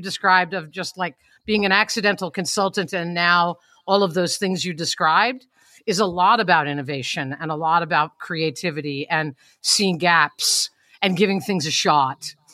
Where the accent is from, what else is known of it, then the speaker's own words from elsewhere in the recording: Amityville, New York, United States; I grew up in Amityville, like of the Amityville horror on Long Island.